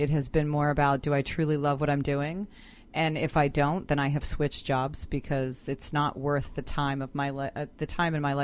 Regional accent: Cheltenham, Pennsylvania, United States; I'm from originally Cheltenham, Pennsylvania, which is a suburb of Philadelphia.

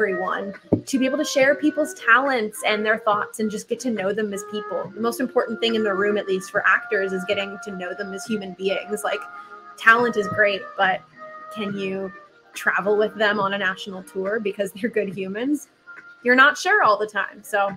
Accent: Wisconsin, United States; I was born in Wisconsin, so lived there.

